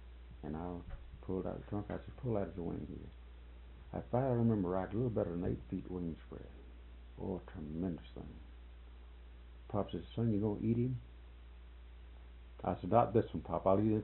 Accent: Florida, United States; born or raised there

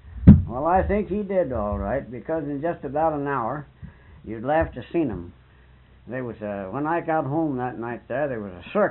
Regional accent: Munsville, New York, United States; And where were you from up there? And I said, Munsville.

